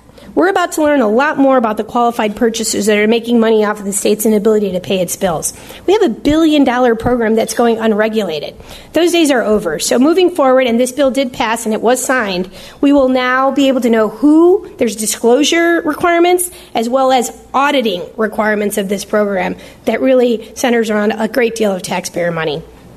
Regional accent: Chicago, Illinois, United States; I just want to say I was born in Chicago. I love this city. I love my state. The neighborhood I grew up in, it was a tough neighborhood.

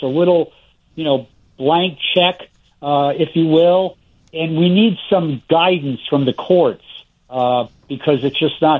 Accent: United States; And I didn't agree with them, but I felt proud as an American

